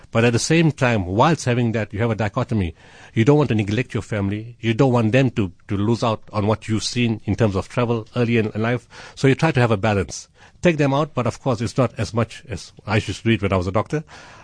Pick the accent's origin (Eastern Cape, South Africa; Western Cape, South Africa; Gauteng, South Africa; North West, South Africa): North West, South Africa; Potchefstroom; I go to Potchefstroom quite often. It's my hometown. My family is still there.